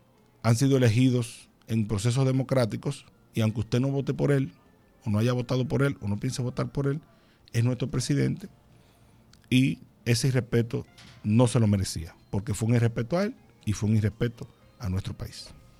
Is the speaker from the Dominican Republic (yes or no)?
yes; Dominican Republic; porque nosotros como dominicanos no tenemos problemas con que nos pregunten sobre ese tema